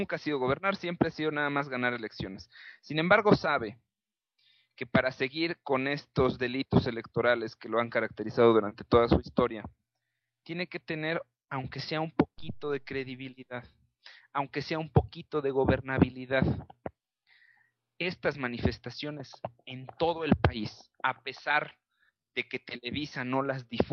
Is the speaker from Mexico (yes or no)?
yes; Mexico; No podemos como mexicanos hacer absolutamente nada en contra del Fondo Monetario Internacional